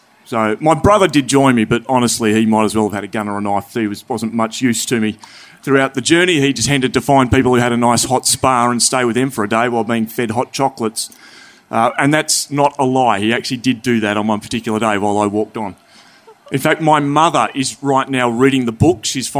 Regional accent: Flinders Island, Tasmania, Australia; So I grew up on Flinders Island out in Bass Strait, halfway between Victoria and Tasmania.

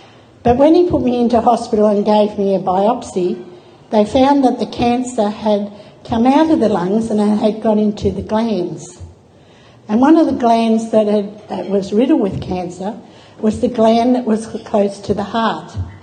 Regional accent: Windale, New South Wales, Australia; also born or lived in Gateshead; We come from Lake Macquarie in a town called Windale. I think everybody here would know Windale. It is 97% government housing, or was in the 90s.

